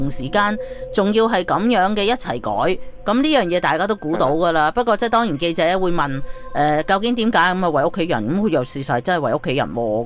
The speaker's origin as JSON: {"language": "Cantonese", "country": "China", "said": "我哋中国人咧成日都即系话帮自己啲人改名啊"}